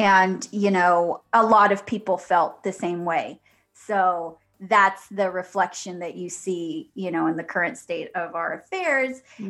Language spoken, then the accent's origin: English; Austin, Texas, United States; I was born and raised in Austin, Texas. It was once dubbed the live music capital of the world.